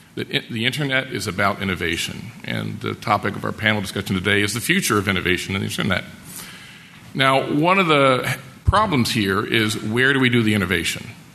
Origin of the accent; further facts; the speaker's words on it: Boston, Massachusetts, United States; It's not a wicked problem because I'm from Boston. We like to say wicked in front of things.